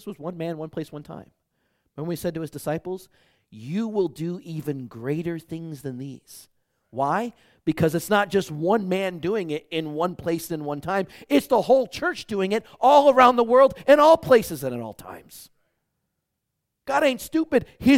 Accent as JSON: {"language": "English", "town": "Detroit", "region": "Michigan", "country": "United States", "tie": "born or raised there", "said": "maybe growing up in Detroit taught me this."}